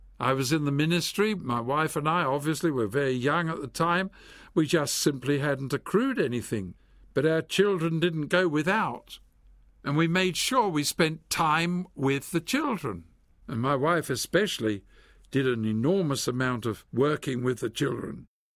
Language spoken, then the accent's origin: English; England, United Kingdom; moved away as an adult; We came from England. Our children wore school uniforms, so they had one set of clothes to go to school on.